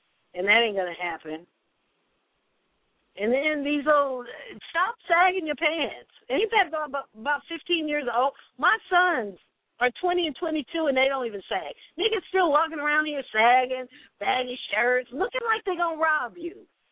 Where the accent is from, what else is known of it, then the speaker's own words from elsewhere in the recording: Los Angeles, California, United States; I came to Los Angeles from Sacramento just to be where I grew up.